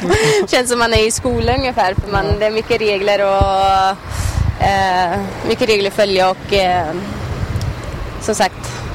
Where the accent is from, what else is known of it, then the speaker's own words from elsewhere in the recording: Kosovo; now in Sweden; jag vet ju att jag är från Kosovo.